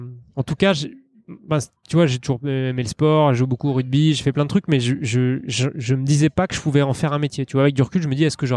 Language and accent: French; Paris, Île-de-France, France; je suis parisien, j'ai 34 ans la semaine prochaine.